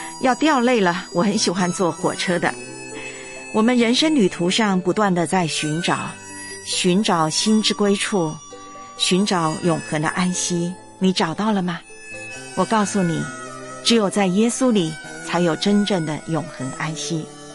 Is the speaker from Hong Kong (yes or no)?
no; Taiwan; 我们心中都有自己的故乡，就是你我来的地方。我的故乡在台湾